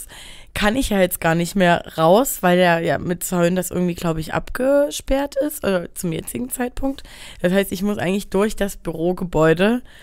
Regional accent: Dresden, Saxony, Germany; ich komme aus Dresden, ich habe hier noch nie durchgeblickt

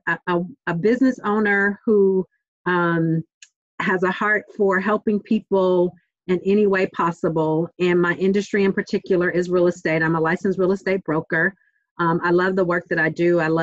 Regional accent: Oakland, California, United States; Born and raised in Oakland, went through the entire Oakland Public School District.

